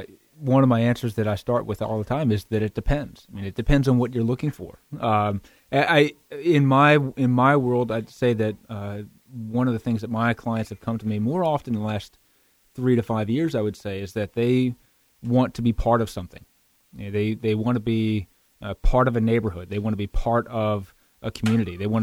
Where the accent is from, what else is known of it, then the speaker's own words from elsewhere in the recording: Culpeper, Virginia, United States; I grew up in Culpeper on a big farm.